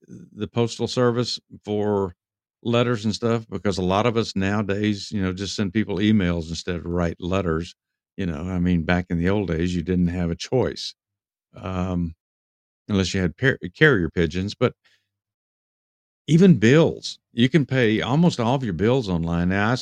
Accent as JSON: {"language": "English", "region": "Texas", "country": "United States", "tie": "born or raised there", "lives_now": "Georgia, United States", "said": "Of course, I grew up in Texas, and we had neighborhoods. We didn't have subdivisions like we have here in Georgia today."}